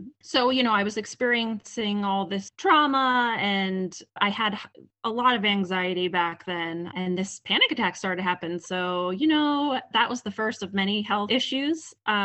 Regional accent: New Jersey, United States; also born or lived in Philadelphia; I am from the East Coast. I was born in a large city of Philadelphia, and then moved at a young age to like a suburb of Philadelphia, which is kind of right over the bridge in South Jersey.

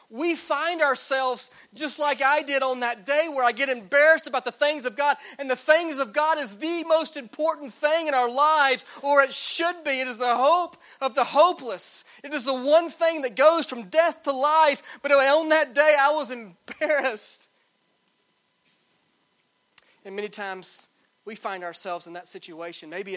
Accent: Atlanta, Georgia, United States; And I remember us going to downtown Atlanta. I grew up in Atlanta.

